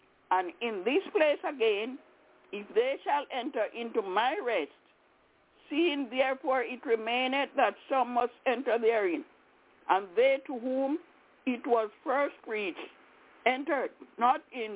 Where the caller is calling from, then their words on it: Albany, New York, United States; I'm calling from Albany in upstate New York.